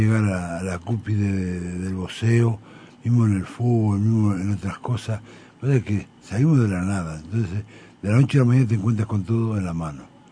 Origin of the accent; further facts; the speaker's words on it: Uruguay; Argentina, no. Soy uruguayo, ¿me entiendes?